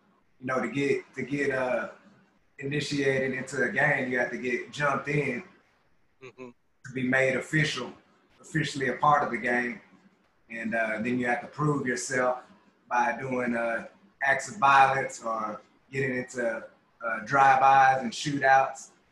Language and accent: English; Fort Worth, Texas, United States; And I grew up in Fort Worth, Texas, and Fort Worth is known for its gang activity. And at a young age, you know, I grew up in a predominantly Crip neighborhood.